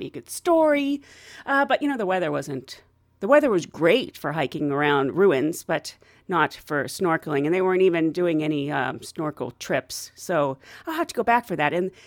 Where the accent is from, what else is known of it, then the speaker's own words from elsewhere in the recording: United States; Yeah, so I'm the American hiking up a volcano in a skirt and heels.